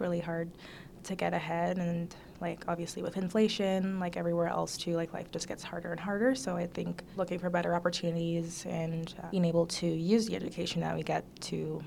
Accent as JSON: {"language": "English", "country": "Jamaica", "tie": "born or raised there", "lives_now": "Canada", "said": "I grew up the first half of my life in Jamaica, and then like the other half here in Canada."}